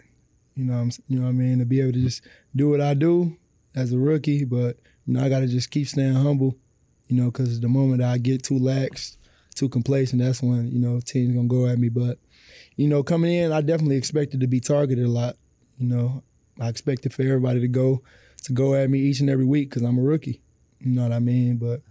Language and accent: English; Detroit, Michigan, United States; because it was Detroit. It was my hometown.